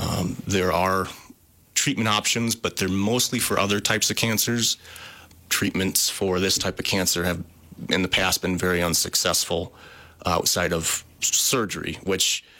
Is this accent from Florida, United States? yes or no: no; Excelsior, Wisconsin, United States; also born or lived in Dodgeville; Yeah, I grew up in the Blue River area down in the little town of Excelsior and went to Riverdale.